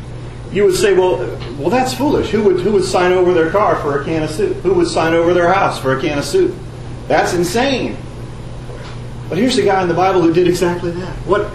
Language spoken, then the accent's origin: English; Bangor, Maine, United States; and I grew up in Bangor, Maine, by the way, not very far from here, just up the road a few hours.